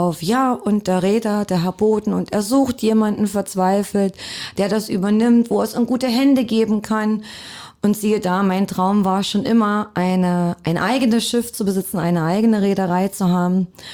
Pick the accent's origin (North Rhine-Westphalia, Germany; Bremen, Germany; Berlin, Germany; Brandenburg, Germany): Brandenburg, Germany; Werben; also born or lived in Cottbus; Ich selber bin gebürtige Cottbusserin. Und mein Elternhaus ist in Werben, Spreewald.